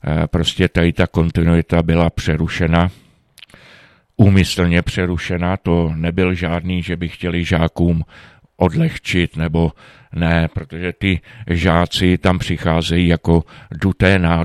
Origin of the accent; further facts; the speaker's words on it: Aš, Karlovy Vary Region, Czechia; Takže díky tomu jsem z Aše se dostal až do Prešova